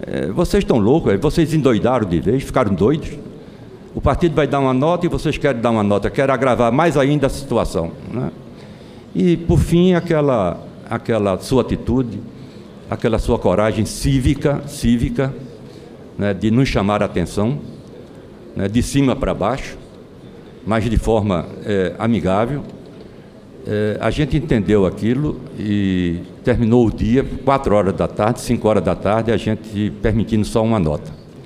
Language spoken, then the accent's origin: Portuguese; Pernambuco, Brazil; Eu me criei numa família pobre em Pernambuco, meu pai era de classe média baixa